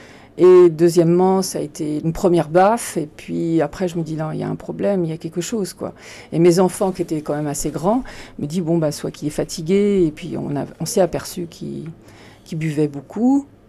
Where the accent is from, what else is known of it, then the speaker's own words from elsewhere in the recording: Rennes, Brittany, France; quand j'allais à l'école au Gasset, parce que je suis une Rennaise